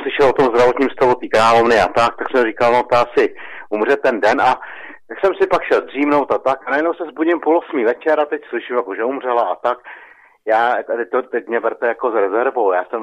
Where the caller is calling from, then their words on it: Kolín, Central Bohemian Region, Czechia; z Kolna, dobrý večer.